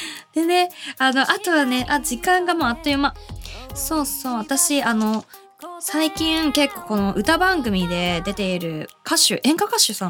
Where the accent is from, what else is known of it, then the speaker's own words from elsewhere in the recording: Urawa, Saitama, Japan; 私の故郷、生まれ故郷の浦和駅東口駅前市民広場